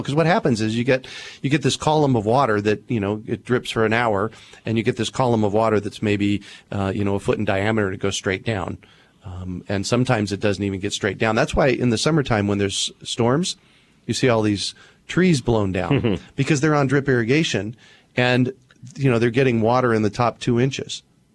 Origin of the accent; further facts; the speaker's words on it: Phoenix, Arizona, United States; I grew up here in Phoenix on a flood irrigated property.